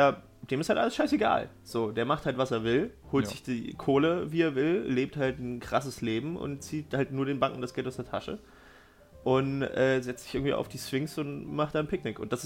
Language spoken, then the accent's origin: German; Thuringia, Germany; ich komme aus Thüringen, ich darf das sagen